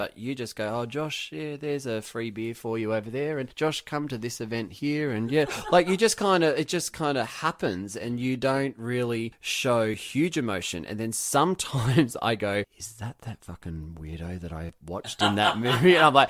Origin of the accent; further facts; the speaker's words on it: Wyong, New South Wales, Australia; now in United States; It also filmed me opening up the art house in Wyong, my hometown. So it followed me flying home and then coming back.